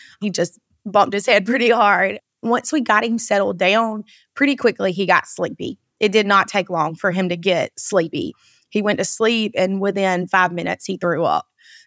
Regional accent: Sylvester, Georgia, United States; Well, we live in South Georgia. We're from the Warwick kind of Sylvester area.

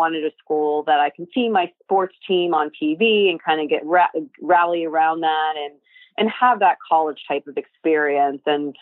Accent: New York, United States; I grew up in New York. I grew up a fanatical Bulls, Chicago Bulls fan

